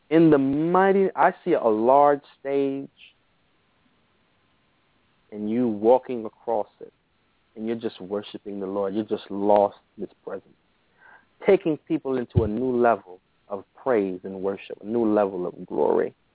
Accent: New York City, New York, United States; Well, me, I was born and raised in New York City. Currently, I'm in Canada right now.

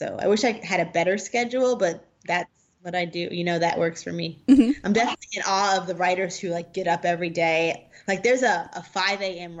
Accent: New Jersey, United States; And I'm from New Jersey and Stephanie Plum is from New Jersey.

